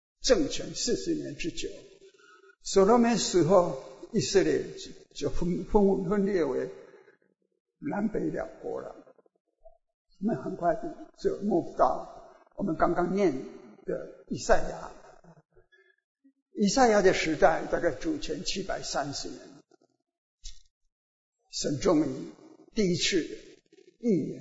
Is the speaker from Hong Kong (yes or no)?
no; United States; Chinese is a second language; 由我们美国人参与，由我们美国人赞助的战争